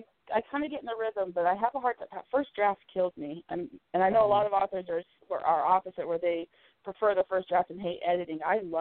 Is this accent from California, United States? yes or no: yes; California, United States; I grew up in California, about 40 minutes away from San Francisco, so that's one of my favorite cities.